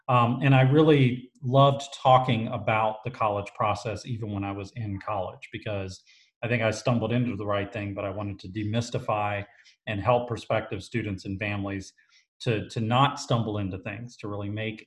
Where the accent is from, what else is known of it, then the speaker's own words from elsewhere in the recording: Virginia, United States; I grew up in Virginia. I went to a place called Christopher Newport University, which is a public university in Virginia.